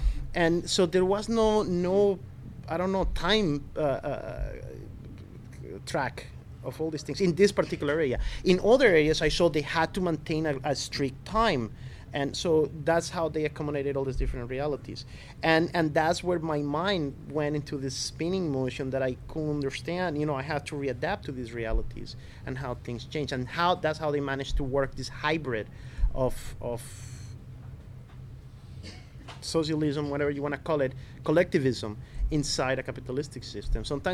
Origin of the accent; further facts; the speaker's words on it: Colombia; It was a culture shock to me when I went there, even though I came from Colombia.